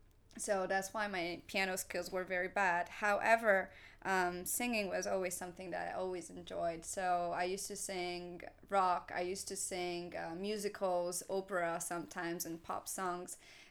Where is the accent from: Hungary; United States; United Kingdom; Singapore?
Hungary; Budapest; when I was living in Hungary. I was born and raised in Hungary. And when I was about 10 years old, we moved to a city, to the capital city.